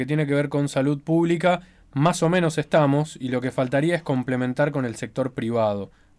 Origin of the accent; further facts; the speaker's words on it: El Hoyo, Chubut, Argentina; Y es algo que lo veo yo un poco más en El Hoyo, que es de donde soy